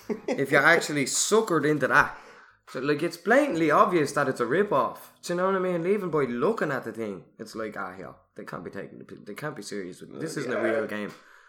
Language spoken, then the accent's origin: English; Ballymun, Leinster, Ireland; But like, yeah, we're from Ballymun